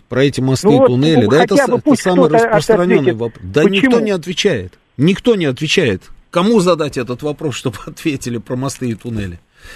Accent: Shebekino, Belgorod Oblast, Russia; На всякий случай, я из Шебекино. От дома до границы 5 километров.

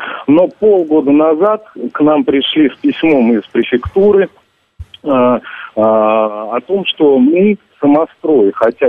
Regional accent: Moscow, Russia; я как москвич, я живу на Цветном бульваре всю жизнь

